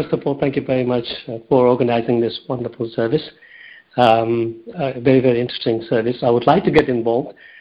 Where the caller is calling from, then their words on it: London, United Kingdom; I'm calling from London.